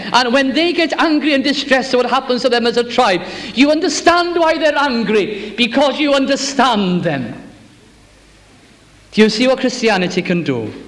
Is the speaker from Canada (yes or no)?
no; Wales, United Kingdom; first language Welsh; English is a second language; I'm Welsh. I love my language very much.